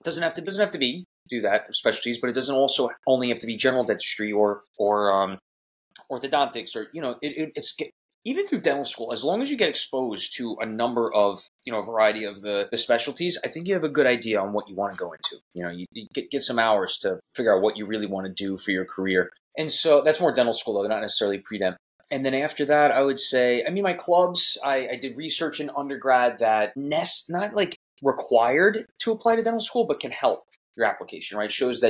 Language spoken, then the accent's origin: English; Smithtown, New York, United States; Where am I from? I'm from Long Island, New York. The town I grew up in is Smithtown.